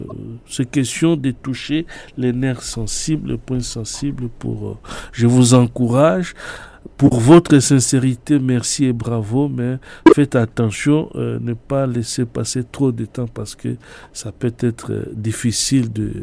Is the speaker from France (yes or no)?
no; Cameroon; comme on dit chez nous au Cameroun